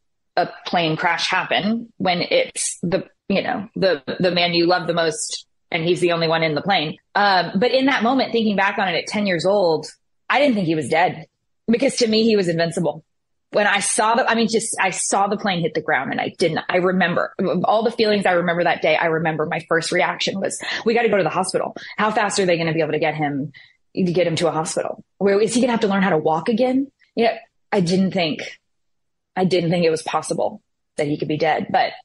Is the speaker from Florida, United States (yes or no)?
no; Baton Rouge, Louisiana, United States; an hour from where I grew up in Baton Rouge, Louisiana.